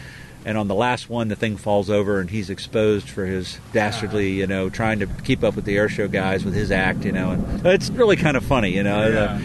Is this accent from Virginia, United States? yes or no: yes; Warrenton, Virginia, United States; Warrenton, Virginia.